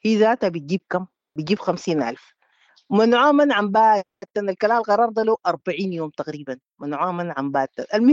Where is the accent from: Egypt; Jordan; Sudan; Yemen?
Sudan; Khartoum; أنا من الخرطوم وجينا وشغالين وبناه